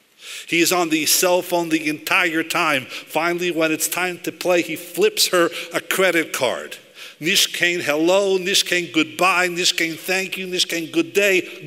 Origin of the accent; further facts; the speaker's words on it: Seattle, Washington, United States; He was a Galitzianer Yid that came to Seattle, Washington, my hometown, in the early part of the 1900s.